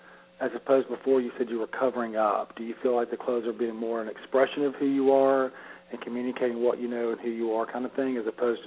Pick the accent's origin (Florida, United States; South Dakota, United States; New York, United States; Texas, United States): Florida, United States; You know, growing up, Dan, I grew up in Florida, in North Florida